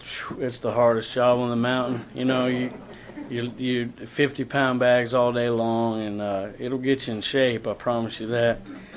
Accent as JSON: {"language": "English", "town": "Nashville", "region": "Tennessee", "country": "United States", "said": "And I'm from Nashville, Tennessee. I'm far from home, but it just feels so home here already."}